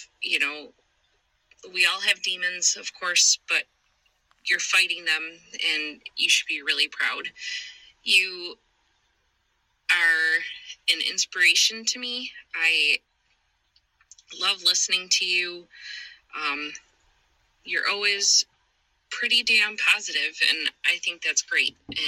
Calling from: Buffalo, New York, United States; I'm calling from Buffalo, New York.

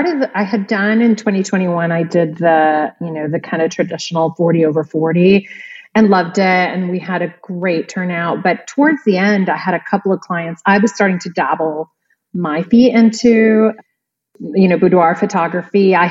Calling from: Lakeway, Texas, United States; I am about 30 minutes outside of Austin, Texas in Lakeway.

